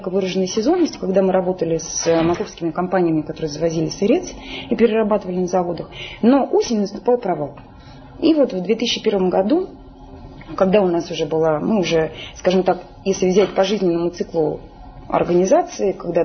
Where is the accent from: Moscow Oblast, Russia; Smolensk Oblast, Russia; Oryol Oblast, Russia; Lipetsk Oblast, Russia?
Lipetsk Oblast, Russia; Lipetsk; also born or lived in Magadan; мы из Липецкой области, мы не родились в Липецке, мы приехали, у нас папа из Омска, мама из Молдавии, родились мы в Магадане.